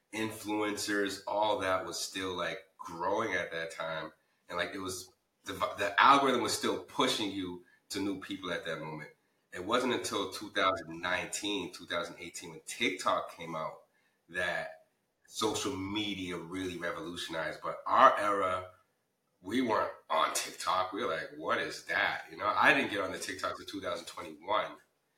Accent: Cambridge, Massachusetts, United States; I grew up in Cambridge, Massachusetts, extremely diverse city, like a lot of colleges and all that other fun stuff.

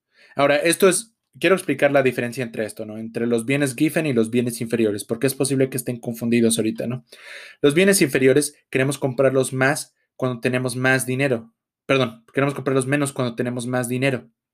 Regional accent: Mexico; pero yo soy de México y pues en México consumimos mucho los frijoles

